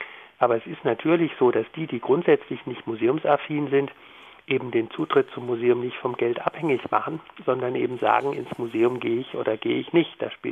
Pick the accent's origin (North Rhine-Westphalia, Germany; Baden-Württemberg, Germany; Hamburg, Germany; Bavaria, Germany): Baden-Württemberg, Germany; Ich bin hier in Baden-Württemberg aufgewachsen